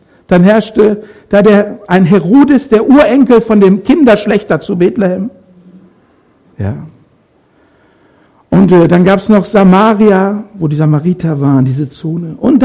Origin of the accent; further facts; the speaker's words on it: North Rhine-Westphalia, Germany; Bei uns im Ruhrpott waren die Briten. Da habe ich als Kind und Jugendlicher immer die britischen Panzer- und Soldatenkolonnen gesehen. Wir hatten da eine richtige, da war eine Kaserne bei uns in der Nähe.